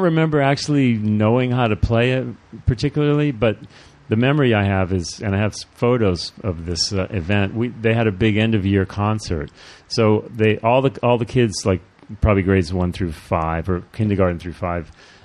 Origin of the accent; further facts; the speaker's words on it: Boston, Massachusetts, United States; also born or lived in New York; I grew up, I was born in New York, but we lived in Boston.